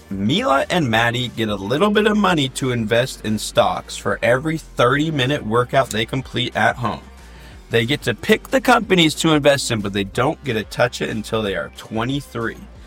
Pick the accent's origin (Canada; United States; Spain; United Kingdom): United States; Pacific Northwest; I grew up in the Northwest, a big fan of Ken Griffey and Ichiro, so I am excited for them.